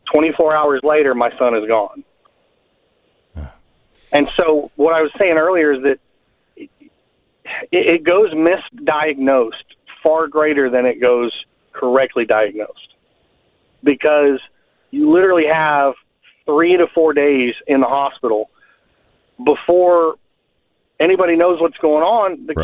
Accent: Texas, United States; I grew up in Texas, and we were always in a lake.

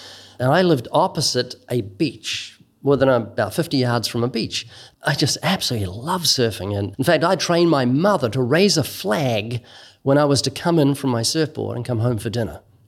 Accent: New Zealand; born there; Yeah, I was born twice in New Zealand. First time I was born was to a family that wasn't at all, quote, religious.

